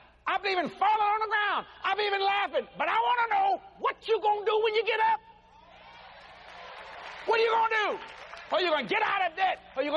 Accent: Louisiana, United States; You see, ladies and gentlemen, I'm from South Louisiana.

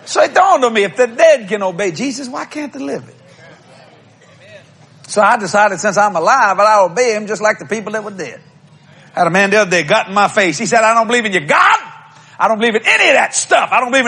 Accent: New Orleans, Louisiana, United States; I mean, we're from New Orleans, Louisiana, years ago.

